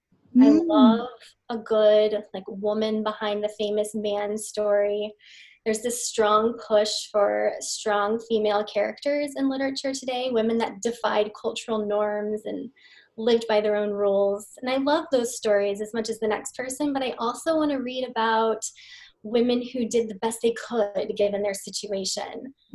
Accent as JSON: {"language": "English", "town": "Jefferson City", "region": "Missouri", "country": "United States", "tie": "born or raised there", "said": "one of the characters is from near my hometown of Jefferson City, Missouri."}